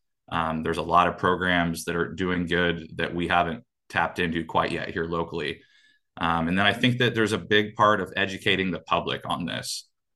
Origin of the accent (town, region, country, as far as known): Eureka, California, United States; born or raised there